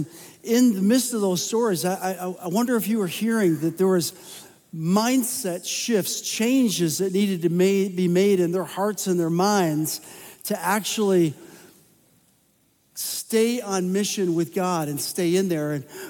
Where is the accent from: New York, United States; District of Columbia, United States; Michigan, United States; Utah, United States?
New York, United States; Rochester; I grew up in Rochester, New York, and if anybody's ever been up there before, it's cold, folks.